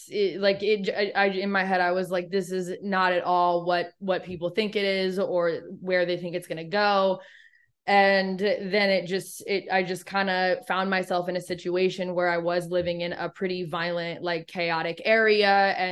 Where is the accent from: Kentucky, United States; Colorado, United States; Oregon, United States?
Oregon, United States; Eugene; also born or lived in Los Angeles; I am from Eugene.